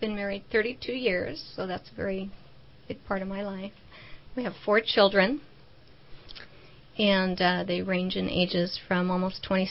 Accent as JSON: {"language": "English", "town": "Reno", "region": "Nevada", "country": "United States", "tie": "born or raised there", "said": "I was born and raised in Reno, Nevada."}